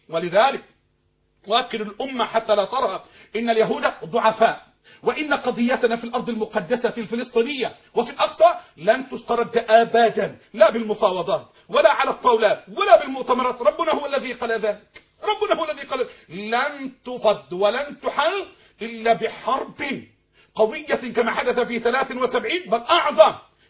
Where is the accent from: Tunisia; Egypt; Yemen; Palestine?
Egypt; مش عنصرية عشان أنا مصري، لا لا لا، أنا أؤمن بالدين فقط وليس بالدولة أو بغيرها على الإطلاق